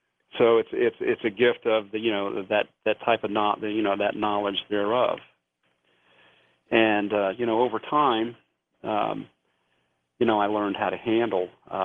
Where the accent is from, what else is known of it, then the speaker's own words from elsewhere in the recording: United States; I'm an American and I love my country, it's the United States.